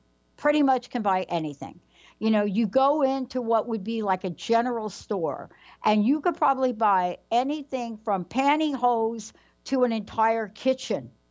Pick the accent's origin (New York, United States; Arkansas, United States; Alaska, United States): New York, United States; I'm from New York. So, you know, I've stepped in a few potholes, you know, actually I almost drowned stepping in one of them New York potholes.